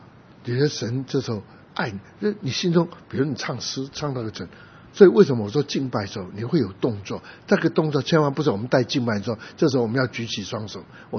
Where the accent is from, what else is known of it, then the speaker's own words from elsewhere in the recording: Guangdong, China; 我是广东人，有时候几句话我用广东话来讲，那当然讲比较多还是国语。我不是老美，不会懂得几句英文